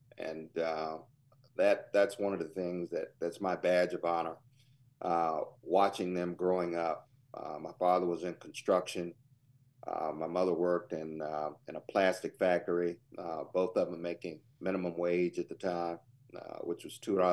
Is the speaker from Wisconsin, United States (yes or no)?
no; Norfolk, Virginia, United States; my heroes as a kid growing up in Norfolk, Virginia.